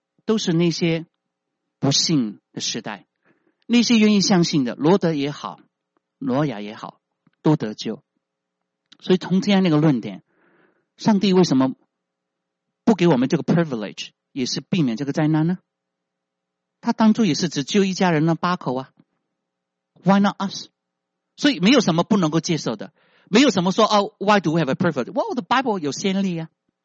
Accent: Guangdong, China; 我们广东人开玩笑说不见棺材不流眼泪哈

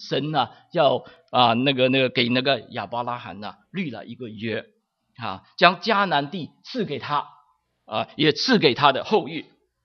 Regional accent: China; 以色列人跟我们中国人都一样啊，很喜欢很多的子孙，那是福。

